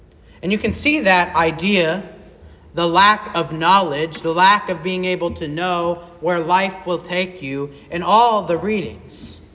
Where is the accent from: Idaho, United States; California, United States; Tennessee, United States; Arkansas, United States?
Arkansas, United States; now in Olive Branch, United States; I bet none of us had ever heard of Olive Branch, Mississippi when we were growing up in Saline County, Arkansas.